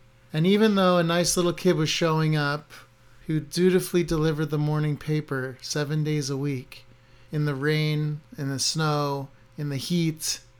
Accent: New Jersey, United States; When I was a kid growing up, I grew up in South Jersey.

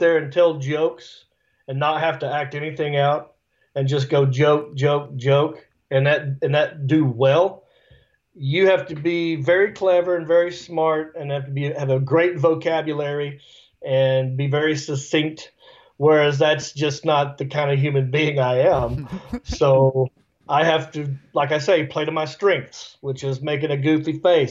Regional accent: Hickory, North Carolina, United States; I'm from Hickory.

